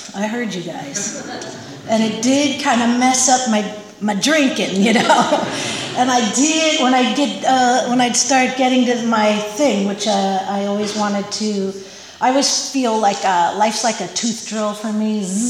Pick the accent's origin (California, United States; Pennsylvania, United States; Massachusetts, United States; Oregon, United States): California, United States; Santa Barbara; I grew up in Santa Barbara in surf culture, and my dad surfed, and I have a lot of joyful memories of my childhood